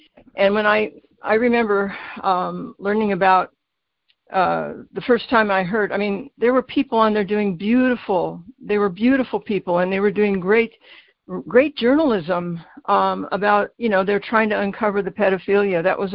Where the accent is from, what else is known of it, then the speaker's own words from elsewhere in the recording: United States; I'm under the blood of Jesus, you know, and I'm an American.